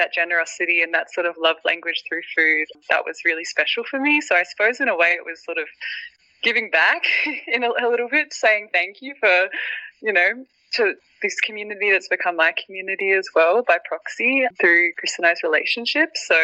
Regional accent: Adelaide, South Australia, Australia; I grew up in Adelaide, and it's even less Indonesian food in Adelaide.

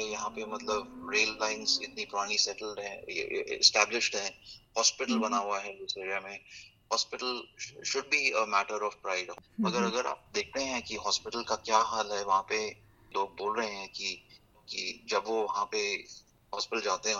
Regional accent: Shimla, Himachal Pradesh, India; now in Australia; Personally from a family perspective मैं शिमला से हूँ, मेरे वाइफ पालमपुर से हैं और हमारे चार बच्चे हैं।

